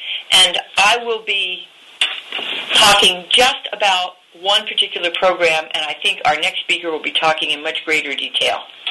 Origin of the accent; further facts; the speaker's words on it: South Carolina, United States; unfortunately South Carolina, my home state